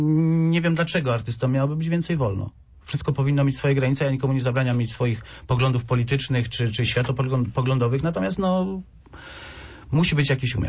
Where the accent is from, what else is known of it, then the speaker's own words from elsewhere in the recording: Poznań, Greater Poland Voivodeship, Poland; jesteśmy my, poznaniacy, wielkopolanie, z niego dumni. Każdy praktycznie tu w Wielkopolsce miał kogoś w rodzinie, kto walczył w powstaniu